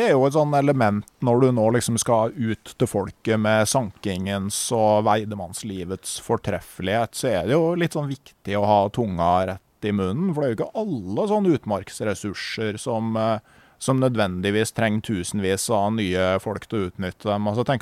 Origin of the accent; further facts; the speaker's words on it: Gausdal, Innlandet, Norway; da jeg vokste opp i Gausdal, så fikk de jo rakfisk i butt på butikken